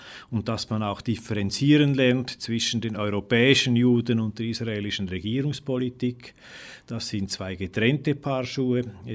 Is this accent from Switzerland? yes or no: yes; Switzerland; moved away as an adult; now in Essen, Germany; Ich stamme aus der Schweiz und bin dort auch aufgewachsen.